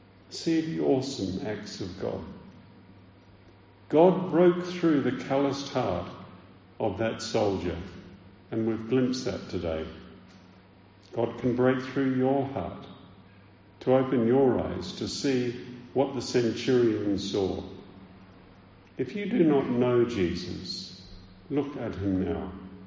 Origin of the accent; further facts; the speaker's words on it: Meningie, South Australia, Australia; I come from Meningi, which means mud. So it's like me from the town of Mud going to the Lord Mayor of Melbourne